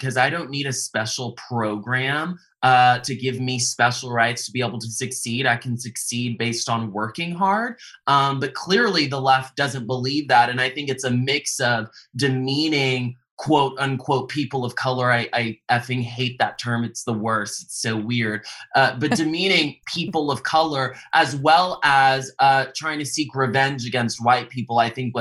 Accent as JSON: {"language": "English", "region": "the South", "country": "United States", "tie": "born or raised there", "said": "I grew up in the South, and I was judged based on my character."}